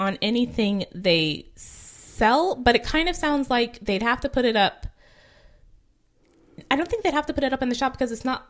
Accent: California, United States; And we're from California

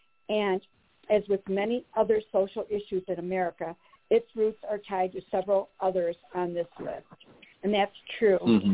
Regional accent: Michigan, United States; … from Michigan.

